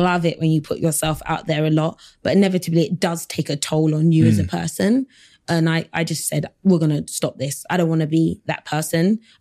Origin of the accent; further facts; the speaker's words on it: London, United Kingdom; but I was never scared because I'm from South London. I'm not scared.